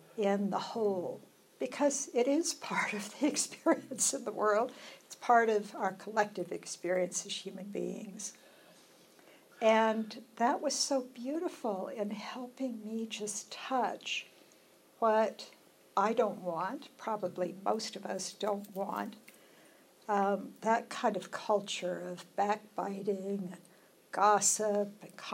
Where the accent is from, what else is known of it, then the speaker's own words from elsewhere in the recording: the South, United States; I grew up in the South, so I went to university in the South.